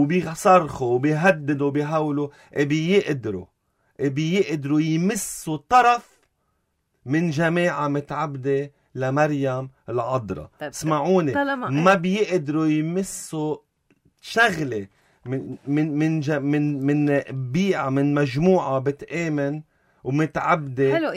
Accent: Lebanon; كلبنانيين

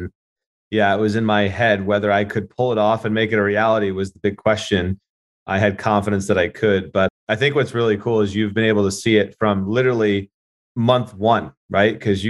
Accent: New York, United States; And then they were from Baltimore. I'm from New York.

